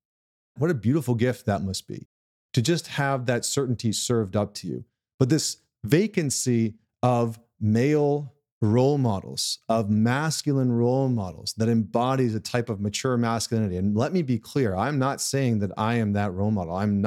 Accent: Alberta, Canada; I grew up in Central Alberta, which is like the bar fighting capital of the world.

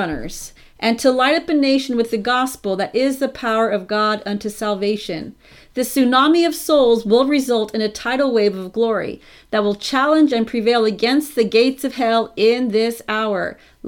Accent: Australia; I'm Australian, and I'm not really familiar with the complete symbolic meaning of the statue.

